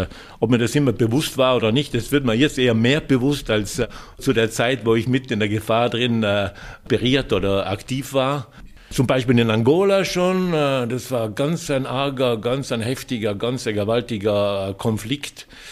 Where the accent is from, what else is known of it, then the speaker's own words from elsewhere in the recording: Trentino-Alto Adige, Italy; dass Südtirol doch meine Heimat ist, wo ich mich wohlfühle, ja, wo ich mir vorstellen kann, jetzt nach meiner Pensionierung wirklich gut zu leben